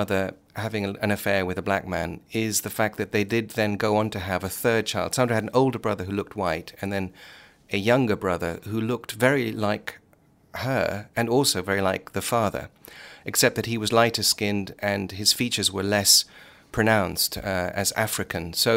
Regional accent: England, United Kingdom; I said, "Well, I'm a friend from England."

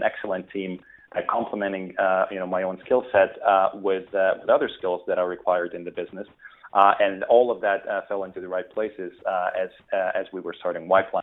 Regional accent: Lithuania; while I was growing up in Lithuania, which is where I'm from originally

